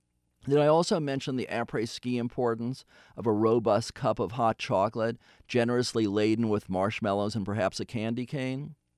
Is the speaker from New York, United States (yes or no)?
yes; New York City, New York, United States; I grew up in New York City and learned to skate at Woolman Rink in Central Park.